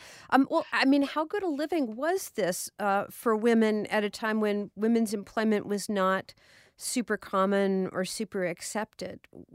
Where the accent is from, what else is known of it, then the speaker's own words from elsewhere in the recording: Gardena, California, United States; Growing up in Gardena in the 60s, we had the milkman come to our house.